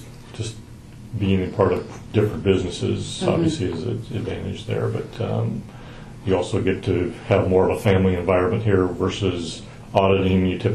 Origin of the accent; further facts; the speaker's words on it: McMinnville, Oregon, United States; born there; I was born in McMinnville, Oregon, in January 20th, 1960.